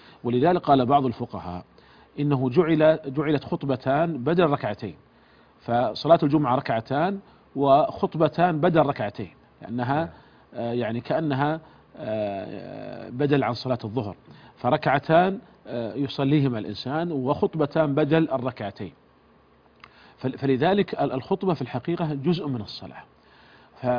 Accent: Saudi Arabia; وعندنا في المملكة العربية السعودية

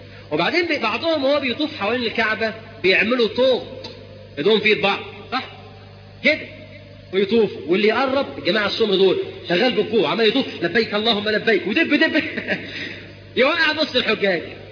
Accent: Egypt; وإحنا كمصريين

